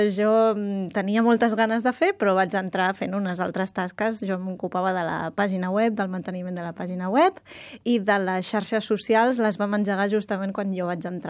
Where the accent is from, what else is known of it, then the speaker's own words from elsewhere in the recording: Santa Coloma de Gramenet, Catalonia, Spain; Vaig començar amb 7 anys a tocar-lo al Conservatori de Santa Coloma de Gramenet, que és d'on soc jo